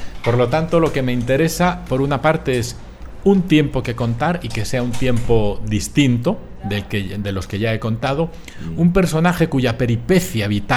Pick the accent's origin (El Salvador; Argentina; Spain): Spain; Madrid, Community of Madrid; Y además se da la circunstancia de que yo de pequeño en Madrid vivía